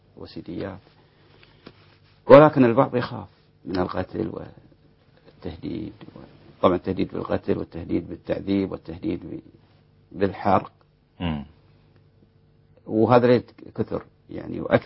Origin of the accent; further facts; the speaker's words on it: Bahrain; نفس الوضع عندنا في البحرين